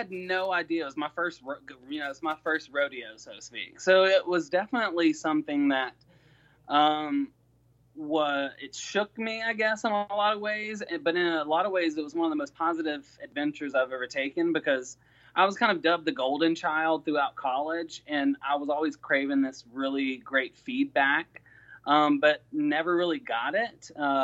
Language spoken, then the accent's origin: English; the South, United States; And raised as a Southern, I'm straight up from the South. We are raised Mr., Miss, thank you, hold the door open.